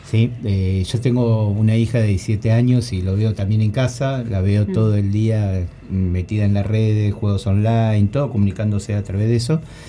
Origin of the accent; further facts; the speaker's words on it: La Plata, Buenos Aires Province, Argentina; nosotros, los que somos platenses, sabemos que La Plata es una ciudad, pero que tiene alma de pueblo.